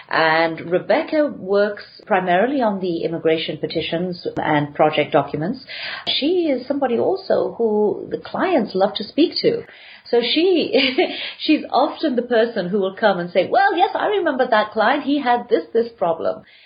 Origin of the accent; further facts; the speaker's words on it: England, United Kingdom; now in New York, United States; Even though I'm English, it's probably the New Yorker now. I've adopted New York so much.